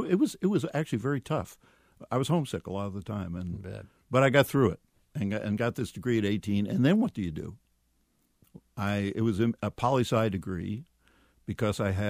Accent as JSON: {"language": "English", "town": "Brooklyn", "region": "New York", "country": "United States", "said": "Here I am from Brooklyn, Jewish neighborhood in Brooklyn, and I'm in a little part Catholic, part Protestant, farming area in Ohio."}